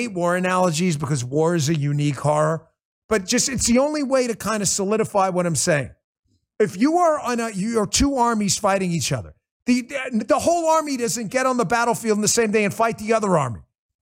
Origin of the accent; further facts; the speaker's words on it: New York City, New York, United States; I grew up in New York City, and I ran for office in Maryland twice.